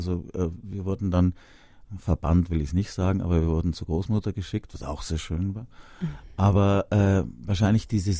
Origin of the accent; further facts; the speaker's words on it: Austria; Ich darf das ja als Österreicher total sagen.